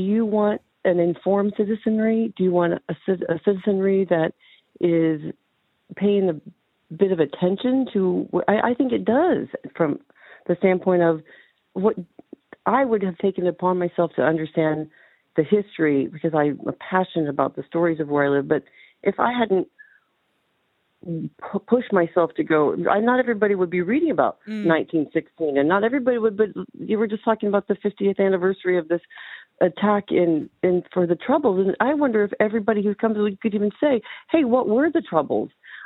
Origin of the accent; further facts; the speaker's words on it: United States; now in Ireland; you can hear my accent, I'm American, those of you who don't know me, and I do now have all my citizenship paperwork submitted